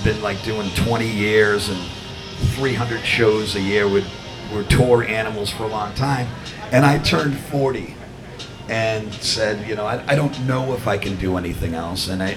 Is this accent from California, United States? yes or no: no; Boston, Massachusetts, United States; also born or lived in Norwood; play Fenway Park as a kid growing up in Norwood and Boston and all the neighborhoods. I lived two blocks that way on Queensbury Street for the longest time when I was a kid